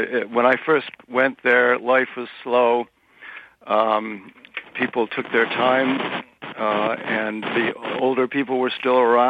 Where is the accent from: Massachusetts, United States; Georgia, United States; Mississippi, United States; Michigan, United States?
Massachusetts, United States; Boston; I'm an American, a Bostonian from a old Puritan family, and I have been going to Ecuador since 1996.